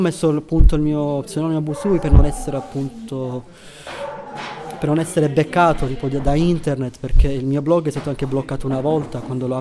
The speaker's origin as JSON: {"language": "Italian", "country": "Tunisia", "second_language": "Italian", "said": "Avevo un desiderio irrefrenabile di partecipare, di poter dire un giorno ai miei fratelli tunisini"}